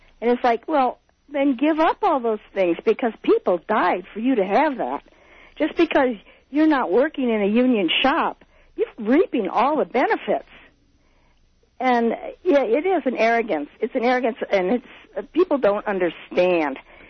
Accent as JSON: {"language": "English", "region": "Midwest", "country": "United States", "said": "Absolutely. I come from the Midwest."}